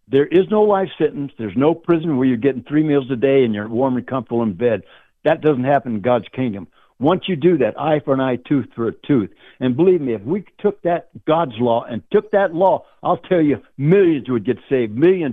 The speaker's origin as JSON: {"language": "English", "region": "Oklahoma", "country": "United States", "said": "We came from a poor family. I'm Cherokee Choctaw. We come from Oklahoma. I mean, we didn't have running water in the house, just had outhouses."}